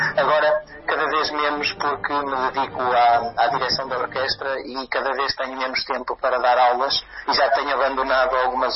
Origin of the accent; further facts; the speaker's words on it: Banhelas, Viana do Castelo, Portugal; Havia uma banda filarmónica na minha terra natal, que é Banhelas, Conselho de Caminha, distrito de Viana do Castelo